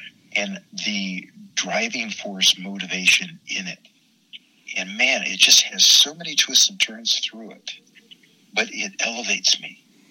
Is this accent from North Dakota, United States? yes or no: no; California, United States; all my life, I grew up a surfer in Southern California. I was a child of the 60s.